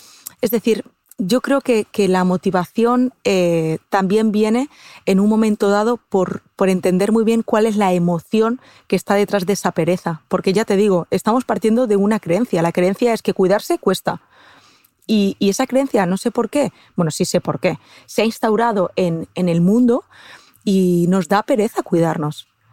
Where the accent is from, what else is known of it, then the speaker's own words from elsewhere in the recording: Castilla-La Mancha, Spain; yo es que soy manchega, soy de Castilla-La Mancha, entonces todo lo que sean vinos y quesos suelen tener.